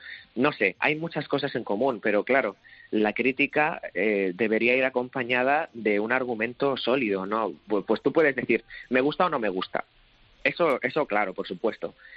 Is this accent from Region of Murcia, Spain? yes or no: yes; Region of Murcia, Spain; Y yo como murciano, esa comida, esa gente, ese sol, esa cosa, la llevo en mi corazón